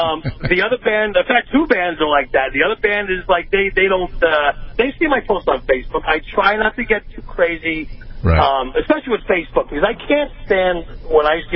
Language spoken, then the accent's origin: English; Connecticut, United States; you know, I'm from Connecticut.